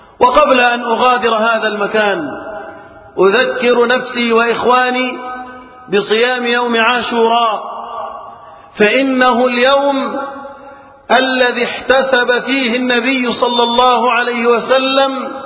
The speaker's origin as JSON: {"language": "Arabic", "country": "Egypt", "said": "اللهم احفظ بلادنا مصر وسائر بلاد المسلمين من الفتن ومن كل مكروه وسوء."}